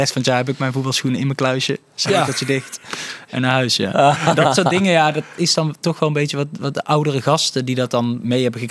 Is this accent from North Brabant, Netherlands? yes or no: yes; North Brabant, Netherlands; Ik denk, zal wel als Brabander, dan krijg je dat toegewezen, denk ik.